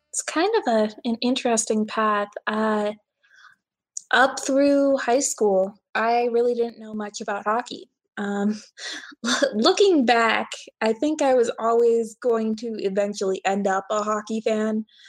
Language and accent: English; Colorado, United States; I'm from Colorado and grew up in the golden era age.